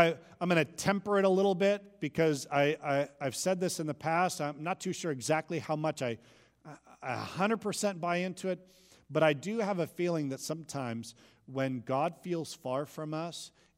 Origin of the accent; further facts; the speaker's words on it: California, United States; also born or lived in St. Louis / Arizona; I sometimes wonder why I'm in Southern California. I can track how I got here, growing up in Northern California, going to school at Concordia Irvine, then going to St. Louis, and then going to Arizona